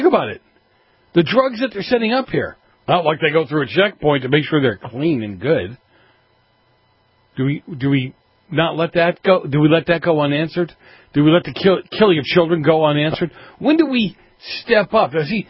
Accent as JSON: {"language": "English", "town": "Boston", "region": "Massachusetts", "country": "United States", "tie": "born or raised there", "said": "You know, years ago when I was growing up in Boston, one of the things I remember about the mafia were kids and old people were off limits"}